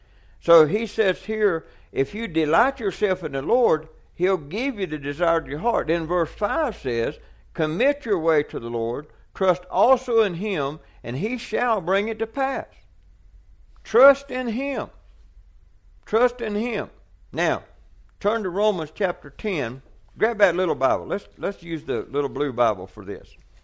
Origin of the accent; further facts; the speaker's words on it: Georgia, United States; I'm from South Georgia, and we didn't speak like that where I come from.